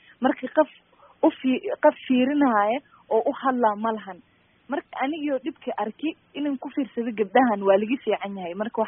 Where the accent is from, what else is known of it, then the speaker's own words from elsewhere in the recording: Mandera, Kenya; waxaan ka imaaday dhinaca waqooyi bari, qaasatan Mandera. marka waxaa jiri jirtay markii aan yaray meesha aan kusoo barbaaray